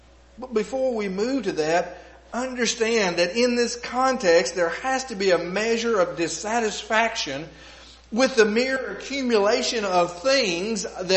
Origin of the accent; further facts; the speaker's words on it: Texas, United States; Where I grew up in East Texas was red clay.